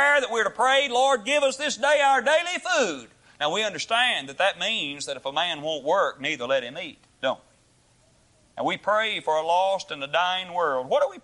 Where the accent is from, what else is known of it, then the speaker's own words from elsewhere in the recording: Barwalla, Kentucky, United States; when I was much younger and I was a boy growing up in, a boy growing up in Barwalla, Kentucky